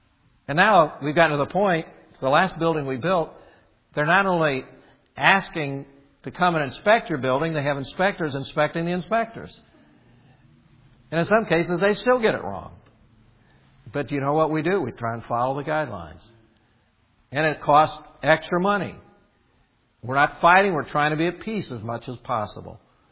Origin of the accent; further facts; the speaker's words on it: Indiana, United States; When I came from Indiana, where I grew up, they didn't have zoning laws.